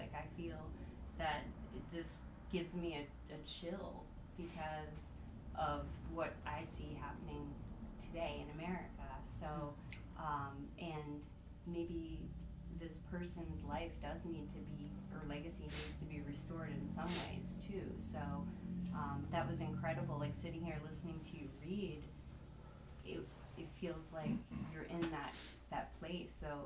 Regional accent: Pennsylvania, United States; also born or lived in Massachusetts; Like, I feel I'm from Pennsylvania, and when living in Massachusetts, you just notice

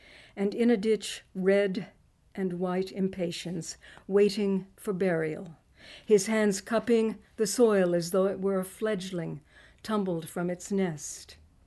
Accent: Texas, United States; I grew up in Texas. There were a lot of holy rollers in Texas with tents that near the country club my family belonged

